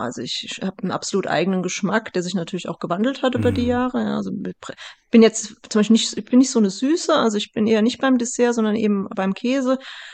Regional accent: Bad Camberg, Hesse, Germany; das ist jetzt, wo ich aufgewachsen bin in Bad Camberg. Ich habe noch zwei Brüder.

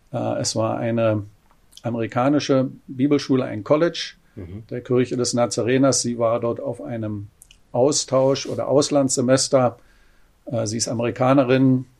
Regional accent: Lobetal, Brandenburg, Germany; Da, wo ich groß geworden bin, in Lobetal bei Berlin.

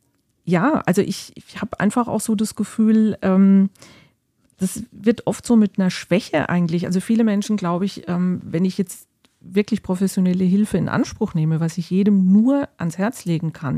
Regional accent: Bavaria, Germany; weil ich kenne das auch noch von da, wo ich herkomme. Da hieß es immer, der war in Lohr.

